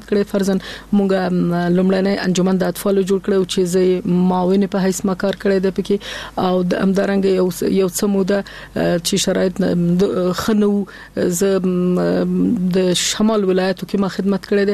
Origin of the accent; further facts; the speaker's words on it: Kabul, Afghanistan; also born or lived in Nangarhar; اصل زه د ننګرهار د ولایت یم اما زیږیدلی په کابل کې یم